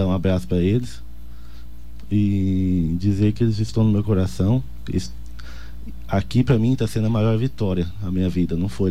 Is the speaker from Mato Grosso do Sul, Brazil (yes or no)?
yes; Itaporã, Mato Grosso do Sul, Brazil; Eu sou de Itaporã.